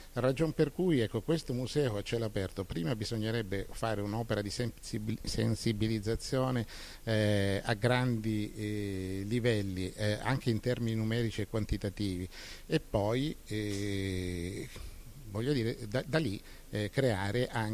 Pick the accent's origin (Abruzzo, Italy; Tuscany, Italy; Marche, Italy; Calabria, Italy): Calabria, Italy; io sono calabrese